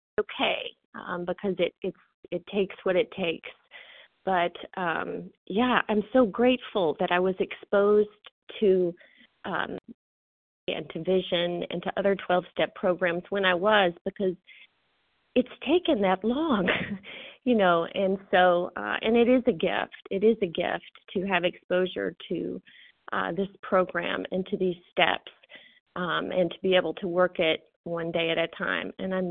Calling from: Kentucky, United States; from Kentucky.

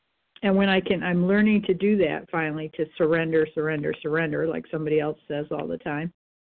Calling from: Michigan, United States; recovered compulsive eater, overeater from Michigan also.

